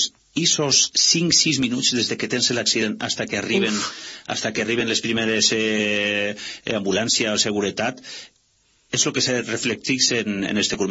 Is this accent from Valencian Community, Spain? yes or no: yes; Vila-real, Valencian Community, Spain; born or raised there